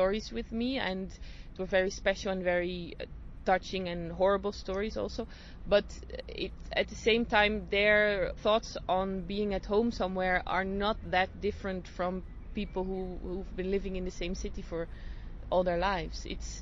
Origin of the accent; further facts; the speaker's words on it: Belgium; English is a second language; because I'm coming from Belgium, it was quite a big hassle to take this whole cabin